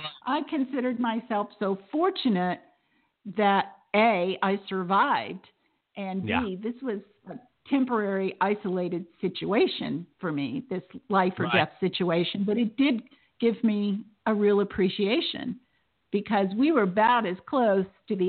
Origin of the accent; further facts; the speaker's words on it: the South, United States; And I grew up in the South, so we're all storytellers there.